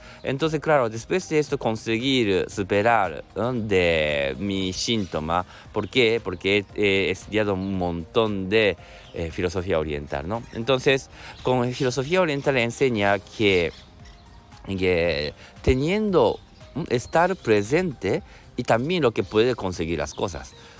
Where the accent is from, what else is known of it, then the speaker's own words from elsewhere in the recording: Japan; first language Japanese; Spanish is a second language; yo soy japonés y luego viene de Japón